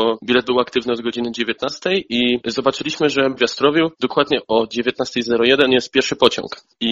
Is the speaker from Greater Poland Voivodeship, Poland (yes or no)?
yes; Trzcianka, Greater Poland Voivodeship, Poland; Jako, że pochodzimy z Trzcianki, nie chcieliśmy jakoś jechać daleko autem na pierwszy pociąg.